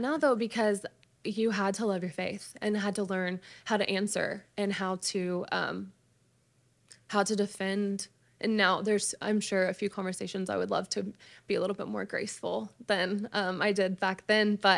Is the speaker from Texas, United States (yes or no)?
yes; Texas, United States; I am from the DFW area where we are now. I was raised Catholic. My dad was a football coach. My mom is a teacher.